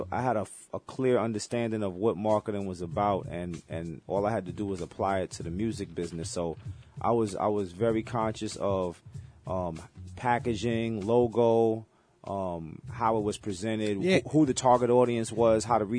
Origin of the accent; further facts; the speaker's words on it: Brooklyn, New York, United States; I mean, like for me, coming from Brownsville, I grew up in Brownsville, so, you know, that was a long bus ride.